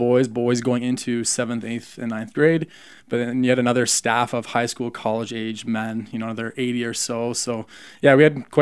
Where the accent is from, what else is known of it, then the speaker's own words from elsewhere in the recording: Burlington, Ontario, Canada; also born or lived in Toronto; now in Ann Arbor, United States; But yeah, I was born in Toronto, grew up in the suburbs in Burlington. My mom is still in Burlington. I was the youngest of four.